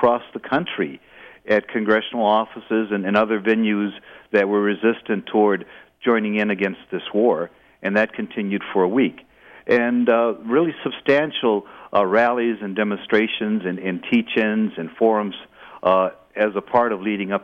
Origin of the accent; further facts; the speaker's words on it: Wisconsin, United States; And here in Wisconsin, and I'm talking to you from New York from our meeting, but I'm from Wisconsin.